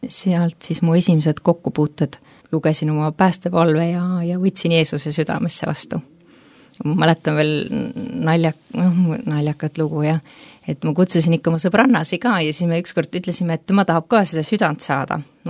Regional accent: Harju County, Estonia; ma ei ole linnas üles kasvanud, olen nagu maakohas, Tallinnast natuke väljas poole, et koolis ma käisin linnas

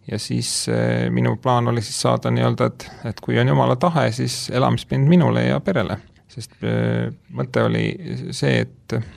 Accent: Tallinn, Harju County, Estonia; ma sündisin Tallinnas ja olen elanud suure osa oma elust Tallinnas

